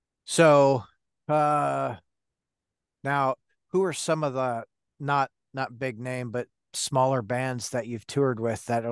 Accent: Detroit, Michigan, United States; I was super stoked. I grew up in Detroit and it was like, you know, my wife is like, what's going on?

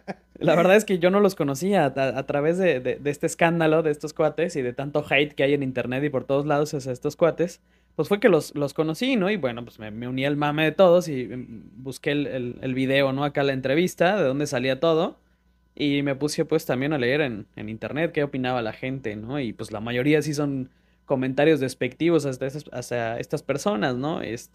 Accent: Mexico; Tal vez no lo queramos reconocer como mexicanos

